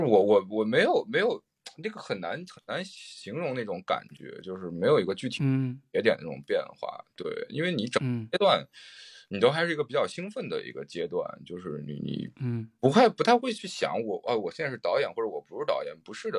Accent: Taiyuan, Shanxi, China; 我是山西人，山西太原的。

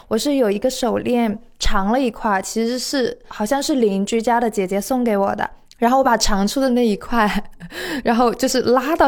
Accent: Jinan, Shandong, China; 这就是我想起我对山东的老家，就济南的春天的感觉。因为我们老家的那个乡村的南面是有4-5座山的

